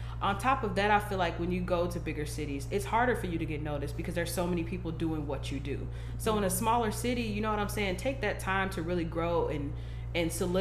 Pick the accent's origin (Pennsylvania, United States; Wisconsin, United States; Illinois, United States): Wisconsin, United States; Madison; I really enjoyed myself. I don't have much bad to say about Madison. This is, like, what I know.